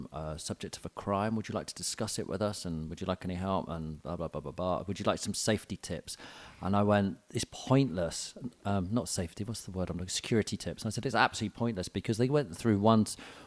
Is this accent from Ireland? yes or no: no; Watford, East of England, United Kingdom; Because I was some fella from Watford who reckoned he was hanging out